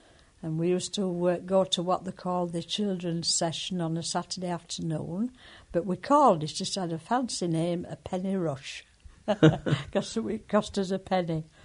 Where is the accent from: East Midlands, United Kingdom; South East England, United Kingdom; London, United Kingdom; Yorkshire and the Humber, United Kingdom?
Yorkshire and the Humber, United Kingdom; Leeds; I was born in 1931 in the Leeds Hospital.